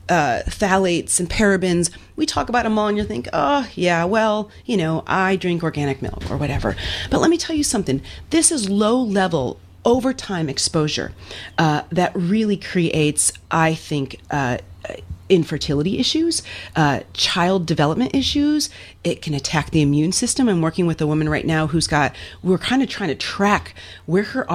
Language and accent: English; Los Angeles, California, United States; I am from Los Angeles.